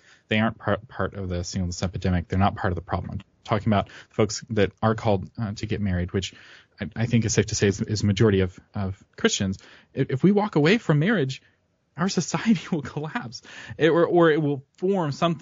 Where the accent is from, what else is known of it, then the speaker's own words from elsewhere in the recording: United States; I like being an American. I like freedom.